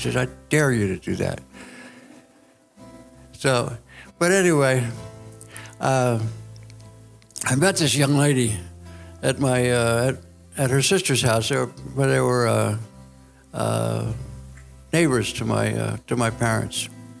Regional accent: India; first language hi; English is a second language; moved away; the only home I knew was India. And I'm having trouble with my English because I couldn't speak English when I got here. I spoke a real hill country dialect of Hindi, which I don't remember at all, unfortunately.

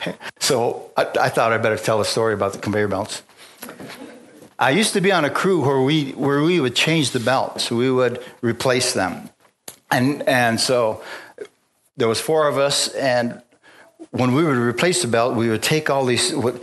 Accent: Bisbee, Arizona, United States; We used to go to Bisbee quite a bit because we're from Bisbee.

